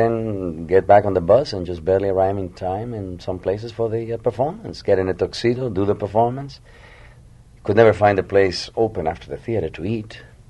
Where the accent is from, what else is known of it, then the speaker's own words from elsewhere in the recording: Mexico; But the Mexicans, when we come from Mexico originally to this country, we get just as sick.